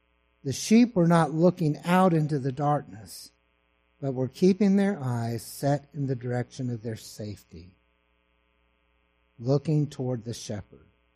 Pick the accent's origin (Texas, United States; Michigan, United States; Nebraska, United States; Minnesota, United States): Texas, United States; so he went to my home state of Texas, out to West Texas